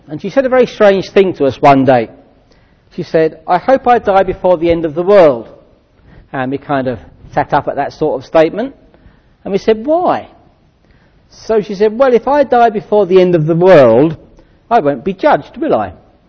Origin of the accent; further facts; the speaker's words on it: London, United Kingdom; When I was a young lad growing up in London, we were very much aware of it.